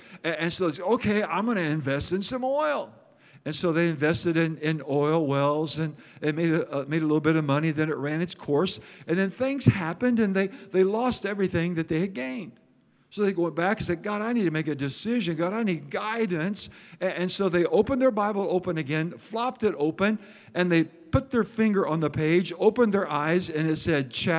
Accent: Iowa, United States; We're from Iowa. My family are farmers.

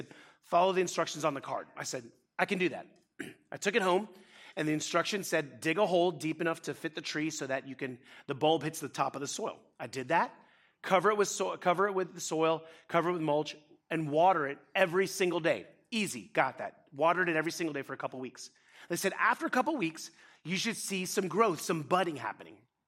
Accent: Florida, United States; I'm from Florida. You should have told me that. We can grow anything without even trying.

